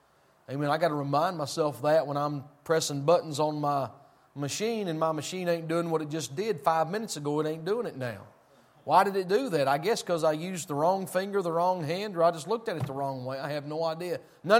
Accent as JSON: {"language": "English", "region": "Tennessee", "country": "United States", "said": "You know, I'm from Tennessee. There's church on around every tree stump down yonder."}